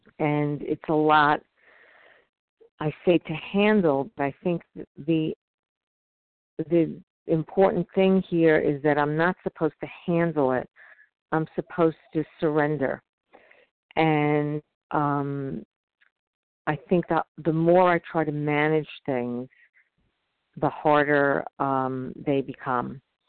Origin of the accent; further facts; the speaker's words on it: New York, United States; now in Southern California, United States; I live in Southern California, although I'm from New York originally, which is what you hear in my voice.